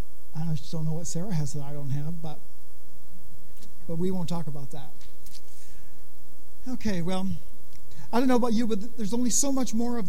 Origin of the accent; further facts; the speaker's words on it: Canada; I say, no, I'm from Canada. F-R-O-M.